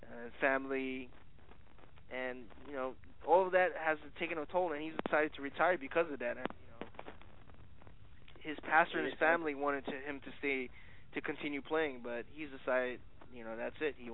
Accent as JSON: {"language": "English", "town": "Brooklyn", "region": "New York", "country": "United States", "tie": "born or raised there", "said": "Hey, although I live in Brooklyn and I've been born and raised in Brooklyn, I'm going to be a Knicks fan because, come on."}